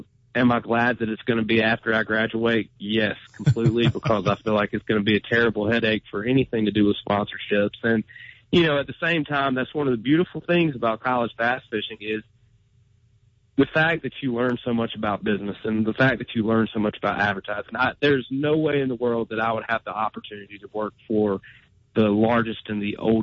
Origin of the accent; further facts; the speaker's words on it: Gaffney, South Carolina, United States; Me and Jacob have a good old time. We're both from Gaffney.